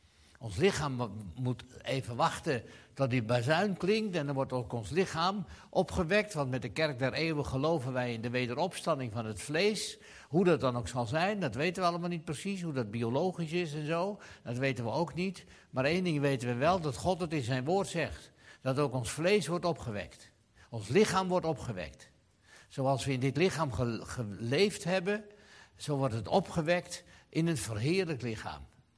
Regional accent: Zaandam, North Holland, Netherlands; born there; Zaandam. Dat is onze geboorteplaats. Het rode Zaandam.

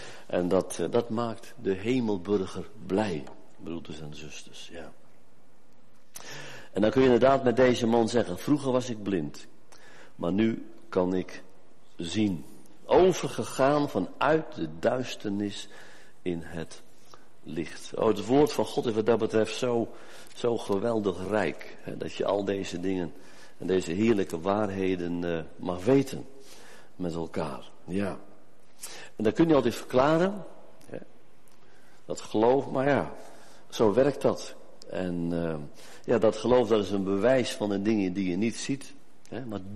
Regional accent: Smilde, Drenthe, Netherlands; born there; Ik ben ooit geboren in Smilde, klein dorpje.

